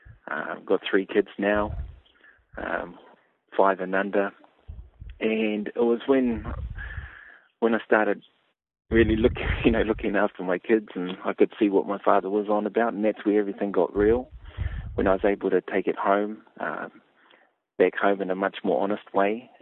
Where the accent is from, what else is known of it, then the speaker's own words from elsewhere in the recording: Christchurch, Canterbury, New Zealand; I grew up in Papua Nui in Christchurch, and every year we'd make the annual trip up to Pukekohe, where my father is from and all his whānau. So I spent a lot of time in both places.